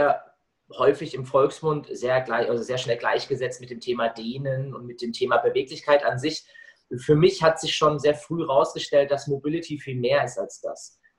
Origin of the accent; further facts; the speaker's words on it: Freiburg, Baden-Württemberg, Germany; bin eben nach Freiburg zurückgezogen in meine Heimatstadt, wo ich jetzt auch wohne